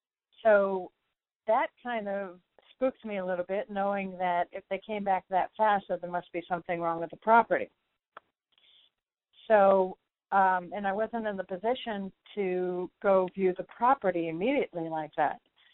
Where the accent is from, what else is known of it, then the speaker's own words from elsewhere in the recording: California, United States; I'm the one from California, not Texas.